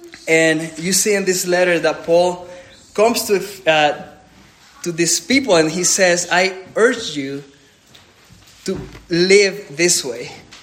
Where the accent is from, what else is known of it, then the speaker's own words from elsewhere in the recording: El Salvador; English is a second language; And also, I'm from El Salvador, so English is my second language.